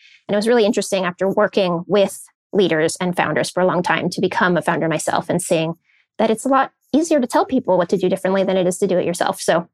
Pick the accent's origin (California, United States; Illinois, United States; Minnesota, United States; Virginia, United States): California, United States; So I grew up in Silicon Valley. I think that was really the heart of it.